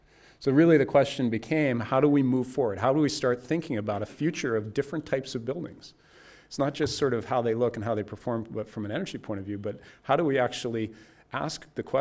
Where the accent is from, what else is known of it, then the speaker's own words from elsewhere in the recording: Canada; as a Canadian